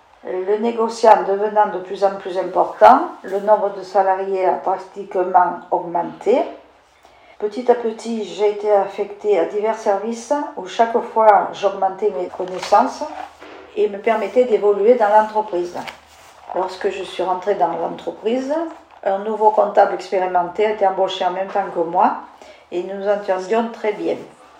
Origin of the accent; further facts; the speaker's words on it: Gigondas, Provence-Alpes-Côte d'Azur, France; also born or lived in Vaison-la-Romaine; Je suis née en 1940, à Vaison-la-Romaine. Toute mon enfance s'est passée dans le village de Gigonda, où je suis allée à l'école jusqu'au certificat d'études que j'ai passé à 13 ans et demi